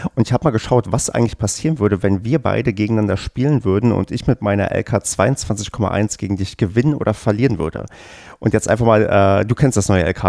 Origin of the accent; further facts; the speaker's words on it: East Germany, Germany; Und ich bin ja im Osten mit Tennis groß geworden